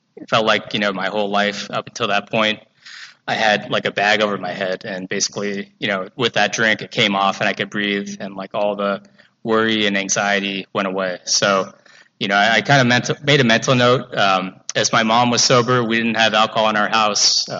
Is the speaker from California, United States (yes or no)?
yes; Los Angeles, California, United States; So I'm a local guy. I grew up in Southern California, L.A.